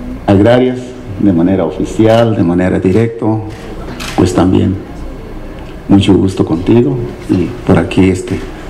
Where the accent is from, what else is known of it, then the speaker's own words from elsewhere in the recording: Santa Catarina, Jalisco, Mexico; Soy de la Comunidad de Santa Catarina, presidente del Consejo de Vigilancia.